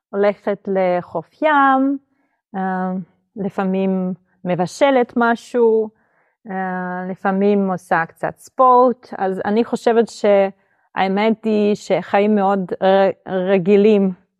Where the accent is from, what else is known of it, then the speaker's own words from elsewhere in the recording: Moscow, Russia; Hebrew is a second language; now in Herzliya, Israel; במקור אני מרוסיה, ממוסקבה, עליתי לארץ בשנת 2022 ביוני, ועכשיו אני גרה בהרצליה, זה עיר יחסית קטנה ליד תל אביב, ליד גם חוף ים.